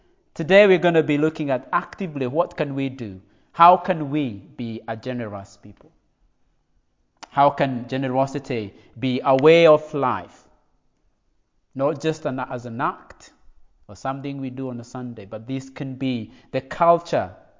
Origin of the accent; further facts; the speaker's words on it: Kenya; moved away as an adult; now in United Kingdom; So I come from a tribe called the Kikuyu or the Gikoyo people of Kenya. I grew up in Kenya until I was around 24. I moved to the UK later on. So Kenya still is my home. I've got the privilege of being British as well. So I'm a dual citizen.